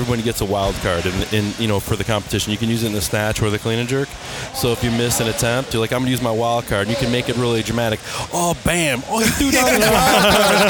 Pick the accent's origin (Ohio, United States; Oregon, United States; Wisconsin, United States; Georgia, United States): Ohio, United States; Cleveland; Yeah, we were in Idaho, and I'm from Cleveland, you know, so I'm not like afraid to be cold.